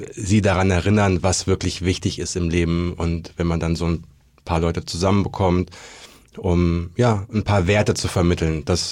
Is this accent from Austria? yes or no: no; Berlin, Germany; ich komme aus Berlin.